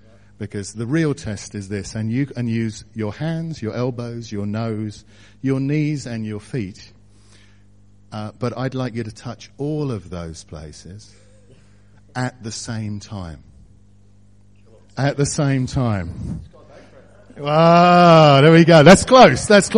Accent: Hersham, South East England, United Kingdom; born there; Now, I was born in Hersham behind what used to be the slaughterhouse.

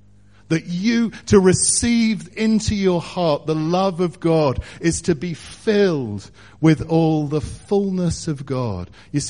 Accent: Hersham, South East England, United Kingdom; born there; Now, I was born in Hersham behind what used to be the slaughterhouse.

